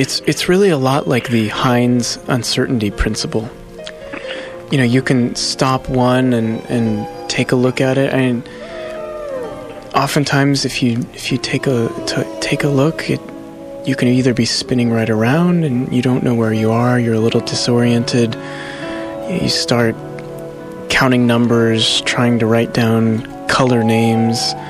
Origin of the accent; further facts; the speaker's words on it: Midwest, United States; but I grew up in the Midwest, and at least there, the tomato definitely was a fruit.